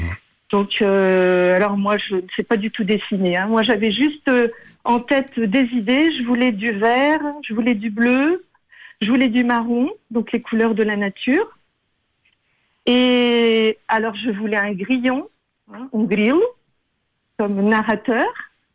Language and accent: French; France; also born or lived in Portugal; donc je suis née et j'ai grandi en France, mais après j'ai eu l'opportunité de vivre là-bas pendant 16 ans, dans ce petit village